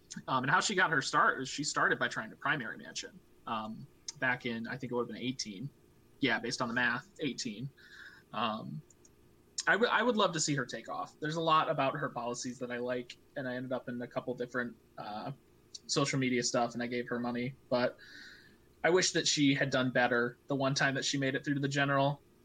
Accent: Michigan, United States; Because, like, I'm from, we're from Michigan, and when it comes to the Senate, you know, the only people our state have sent to the Senate are Peters and Stabenow.

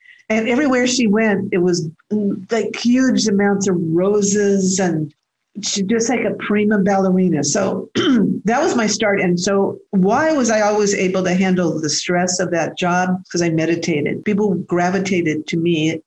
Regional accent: Los Angeles, California, United States; because I grew up in West Los Angeles

